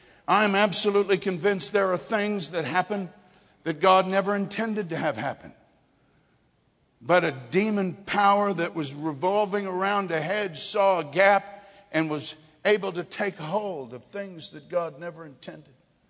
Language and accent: English; Kolkata, West Bengal, India; born there; also born or lived in Darjeeling; I was born in Calcutta, and we went to school in a place called Woodstock, an area called Darjeeling, which is the foothills of the Himalayan mountains.